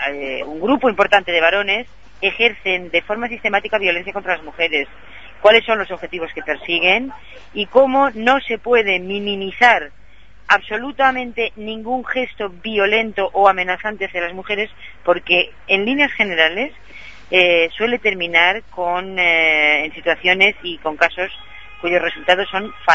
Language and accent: Spanish; Spain; como mujer española, una a veces se siente un poco frustrada